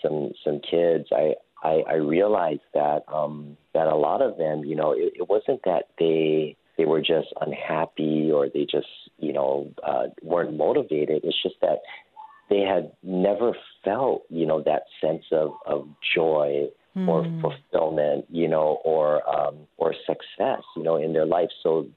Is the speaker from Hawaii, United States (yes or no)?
yes; Hawaii, United States; because I was born and raised in Hawaii and playing the ukulele, you know, here.